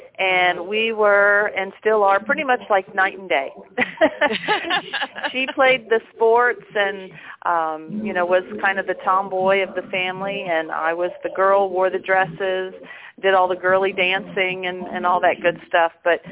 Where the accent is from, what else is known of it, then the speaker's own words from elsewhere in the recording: Homestead, Florida, United States; I was actually born in Homestead, Florida, which is just below Miami, and I was raised in Homestead as well.